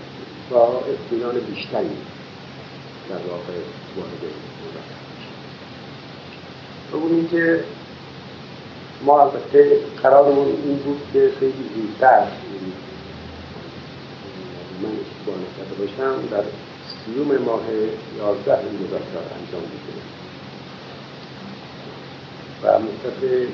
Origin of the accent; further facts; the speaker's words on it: Iran; ما ایرانی هستیم و از وضع سیاسی ایران اطلاع کافی داریم